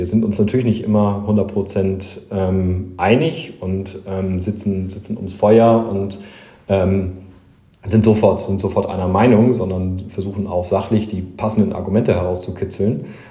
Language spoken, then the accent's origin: German; Hamburg, Germany; now in Munich, Germany; ich komme ursprünglich aus Hamburg nach München umgezogen